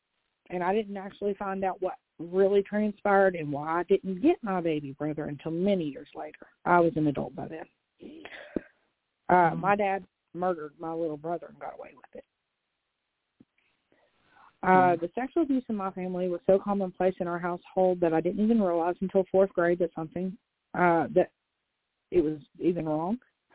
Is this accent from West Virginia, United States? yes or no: yes; Huntington, West Virginia, United States; born there; I was born in Huntington, West Virginia, with two bottom teeth, and I had a dental visit the day I was born.